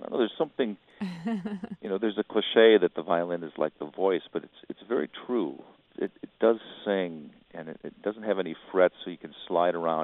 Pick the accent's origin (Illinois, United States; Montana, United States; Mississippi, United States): Illinois, United States; Rockford; I grew up in Rockford, Illinois.